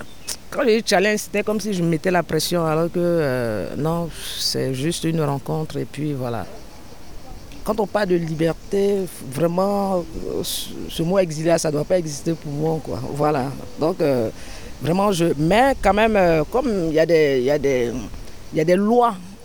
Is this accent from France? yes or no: no; Côte d’Ivoire; en tant qu'ivoirienne d'origine, de nationalité, voilà, ivoirienne, ouais, je fais mes projets ici